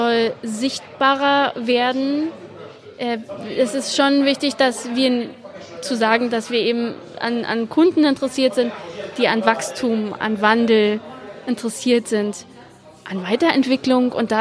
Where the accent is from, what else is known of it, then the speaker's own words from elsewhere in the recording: Berlin, Germany; Berlin ist natürlich auch meine Heimat.